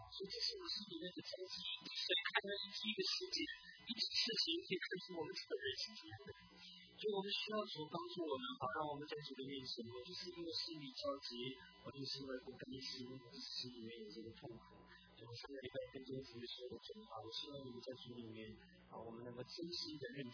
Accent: Taiwan; 我从台湾来的都知道考古场是老祖宗聚会的地方啊

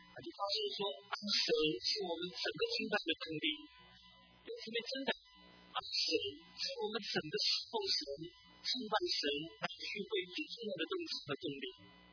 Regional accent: Taiwan; 我从台湾来的都知道考古场是老祖宗聚会的地方啊

